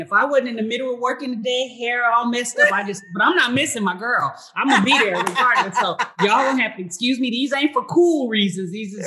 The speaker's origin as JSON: {"language": "English", "town": "Seattle", "region": "Washington", "country": "United States", "said": "I'm from Seattle, Washington."}